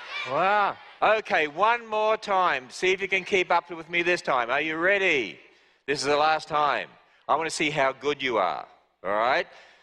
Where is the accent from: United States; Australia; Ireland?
Australia; I come from Australia